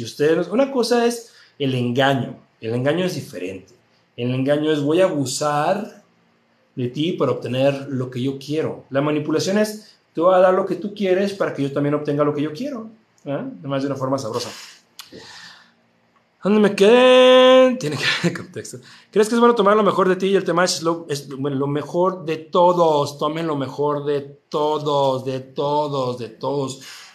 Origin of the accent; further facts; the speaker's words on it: Mexico; De México, aquí tienen su casa.